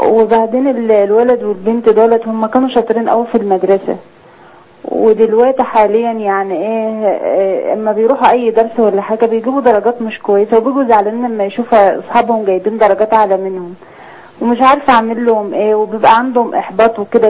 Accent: Dakahlia, Egypt; من الدقهلية.

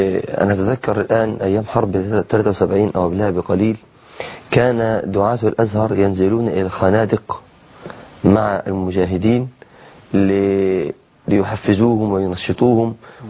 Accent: Egypt; الجهاد كان زمان الجيش عندنا في مصر اسمه الجهادية

